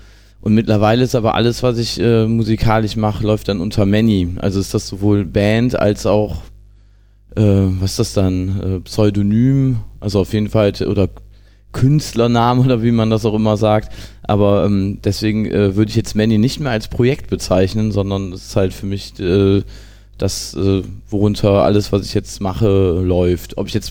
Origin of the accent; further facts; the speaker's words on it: North Rhine-Westphalia, Germany; born there; Also ich habe damals im Dorf, wo ich bei Jülich, wo ich geboren bin, da habe ich halt mal einen Schlagzeuger gesehen